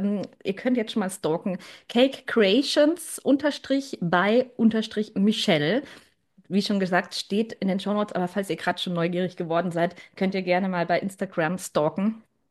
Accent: Braunschweig, Lower Saxony, Germany; Ich komme aus Braunschweig übrigens

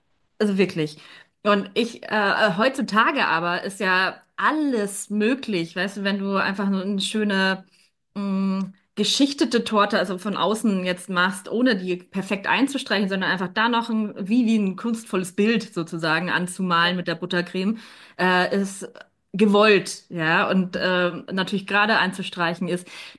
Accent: Munich, Bavaria, Germany; Ich komme aus München eigentlich.

